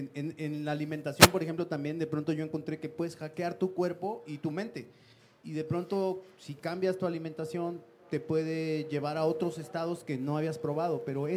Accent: Mexico; regresar a un poco a una raíz que yo pues tenía como mexicano y que todos tenemos

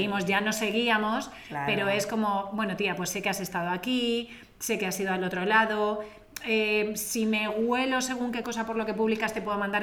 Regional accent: Lloret de Mar, Catalonia, Spain; en mi pueblo está a una hora de Barcelona, entonces había mucha gente que venía los fines de semana

